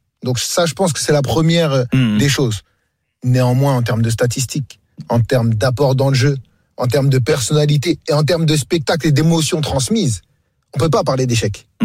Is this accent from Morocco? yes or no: no; France; born there; Je suis né en France.